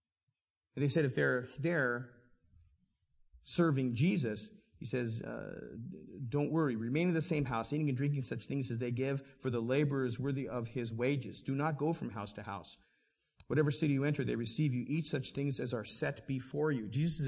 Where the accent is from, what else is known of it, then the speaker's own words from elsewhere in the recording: Alaska, United States; also born or lived in Washington; I was born in Washington, but I grew up in Alaska.